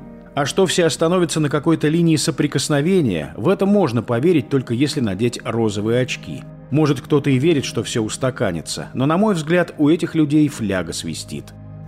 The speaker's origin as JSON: {"language": "Russian", "region": "Crimea", "country": "Ukraine", "tie": "born or raised there", "said": "Уезжать в Россию мне совершенно неинтересно. Я не россиянин, я коренной крымчанин."}